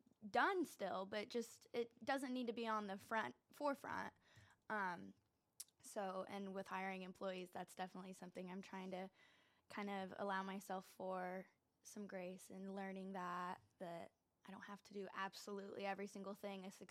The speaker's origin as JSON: {"language": "English", "town": "Yorktown", "region": "Indiana", "country": "United States", "tie": "born or raised there", "said": "Well, technically, I'm from Yorktown."}